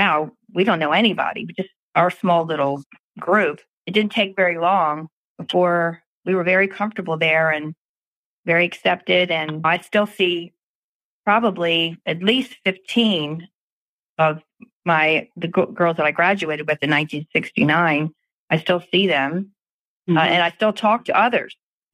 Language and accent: English; Pimlico, Maryland, United States; I grew up in Pimlico. I went to St. Ambrose Elementary, parochial school.